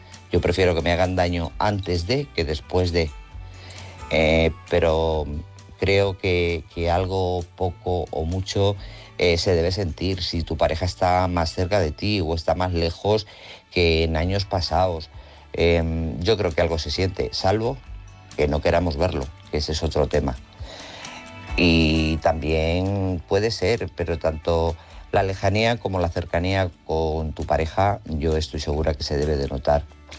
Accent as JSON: {"language": "Spanish", "town": "Guadalajara", "region": "Castilla-La Mancha", "country": "Spain", "said": "de Guadalajara."}